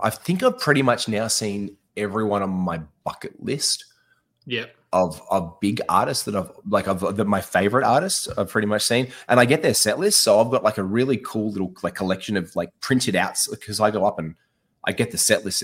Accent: Gold Coast, Queensland, Australia; and again, I grew up on the Gold Coast. So yeah. I had the big day out in my backyard.

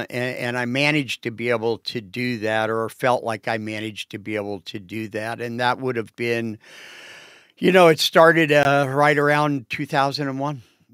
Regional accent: Lafayette, Indiana, United States; I was born in Lafayette, and I spent most of my early life there.

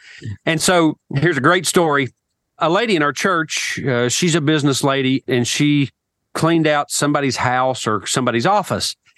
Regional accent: Appalachia, United States; And I think about the time that we grew up in Appalachia and the difference now.

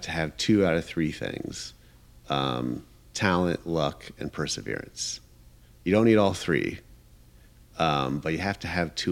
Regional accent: Iowa City, Iowa, United States; So like we did one in Iowa City, Iowa, my hometown last year.

